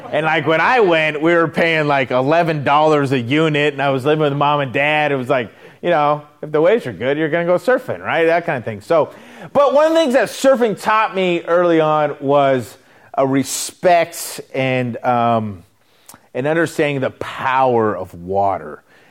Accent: Ventura, California, United States; I grew up in Ventura. Now I know I'm back in Ventura. I was away for a lot of years, trust me. But I grew up surfing.

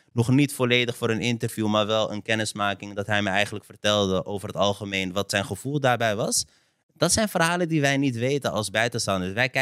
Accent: Amsterdam, North Holland, Netherlands; In mijn jeugd, ik ben in Amsterdam opgegroeid, was het eigenlijk not done om te zeggen als

